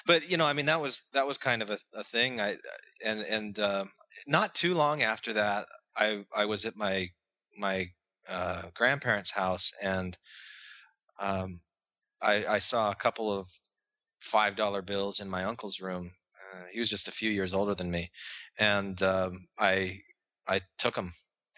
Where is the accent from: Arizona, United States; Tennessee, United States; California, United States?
Arizona, United States; You know, I grew up in Arizona.